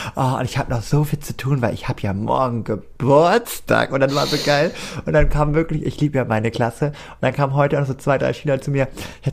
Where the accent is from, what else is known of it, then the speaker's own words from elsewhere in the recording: Cuxhaven, Lower Saxony, Germany; das Wetter so wunderschön ist in Cuxhaven. Und den möchte ich halt einfach so wie mit dir damals, ne, meine Heimat, den ein bisschen zeigen